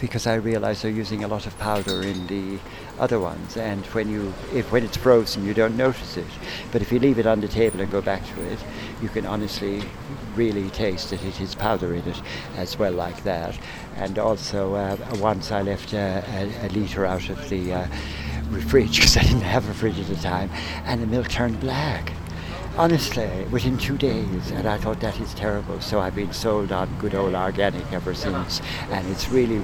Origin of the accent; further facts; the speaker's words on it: Ireland; I grew up at home in Ireland where the women start off the day by milking.